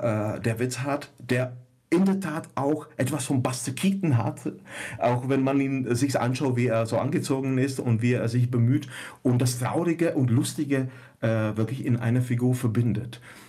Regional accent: Liberec Region, Czechia; German is a second language; im böhmischen Paradies in Český Raj, so heißt die Gegend, wo ich herkomme, in der Nähe von Lomnice nad Popelkou.

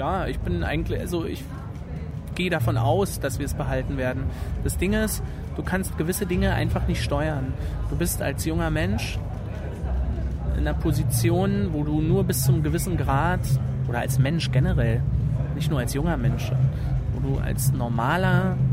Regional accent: Berlin, Germany; In Köpenick. Also so in diese, wir kommen nicht direkt aus dem Zentrum, wir sind so aus dem Speckgürtel. Eigentlich sind wir Brandenburger, aber unser Leben hat sich in Berlin immer abgespielt.

